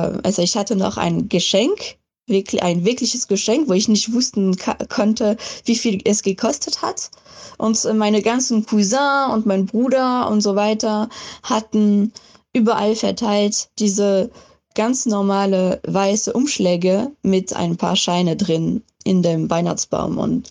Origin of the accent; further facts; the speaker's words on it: France; now in Germany; ich komme ursprünglich aus Frankreich. Ich bin auch da aufgewachsen.